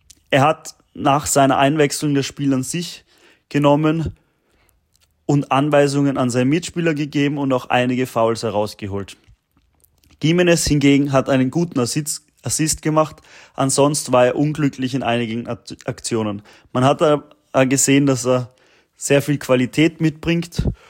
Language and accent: German; Austria; Und das freut mich als Österreicher natürlich